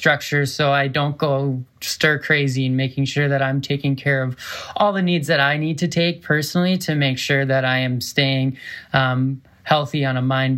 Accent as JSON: {"language": "English", "region": "Minnesota", "country": "United States", "tie": "born or raised there", "also_born_or_lived": "North Dakota / Colorado", "moved": "as an adult", "said": "Yep. I grew up in Minnesota, lived in Minnesota for about 21 years, did a little stint in North Dakota, but no one really cares about North Dakota too much. And then I took the trail and went to Colorado"}